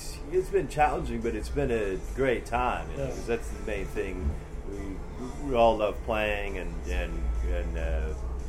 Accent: Utah, United States; Well, I grew up in Utah in the States, and I always loved music from an early age.

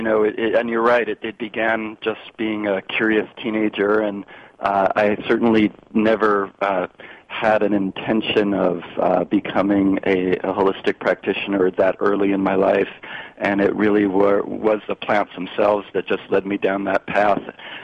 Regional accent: New Jersey, United States; I was just growing up in New Jersey

